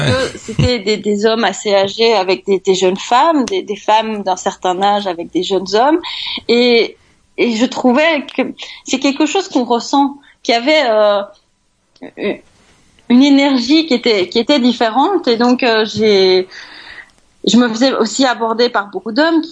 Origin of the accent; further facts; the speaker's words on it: Belgium; Quand en tant que Belge, on ne doit pas payer de visa